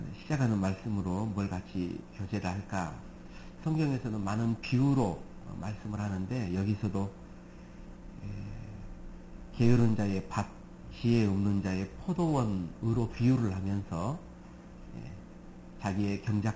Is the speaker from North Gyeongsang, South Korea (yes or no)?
no; Gwangju, South Korea; also born or lived in Seoul; now in Jeonju, South Korea; 저는 전주교회에 있습니다. 태어나기는 서울에서 태어나서 자라기는 광주에서 많이 자랐고 광주에서 구원받고 광주에 있다가 전주로 가게 됐습니다.